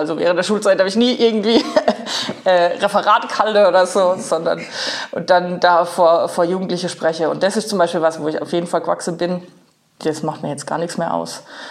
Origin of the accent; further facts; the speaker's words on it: Rauenberg, Baden-Württemberg, Germany; accent: Kurpfälzisch; Ich komme direkt aus Rauenberg, das ist in der Nähe von Heidelberg. Ich sage immer kurpfälzischer Dialekt